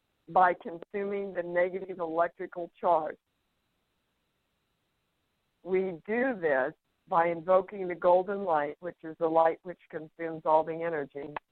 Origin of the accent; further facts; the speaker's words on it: Kansas, United States; I ever since I was a kid from Kansas, just love the wind.